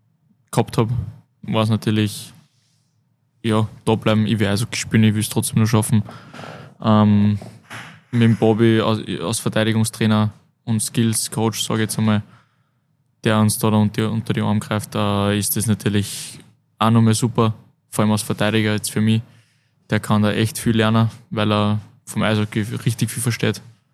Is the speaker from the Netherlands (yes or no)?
no; Linz, Upper Austria, Austria; also born or lived in Wels